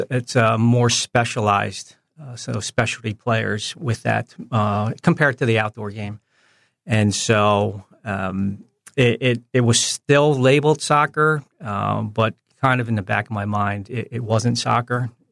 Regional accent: New Jersey, United States; So fortunate, just growing up in the New Jersey, Philadelphia, New York area

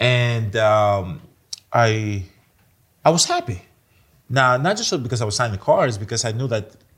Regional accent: Greece; English is a second language; moved away as an adult; now in United States

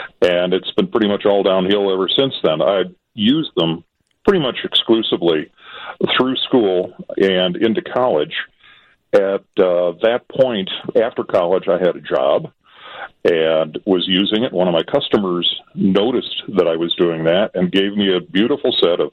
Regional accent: Geneva, United States; Well, I'm from exotic Geneva, actually.

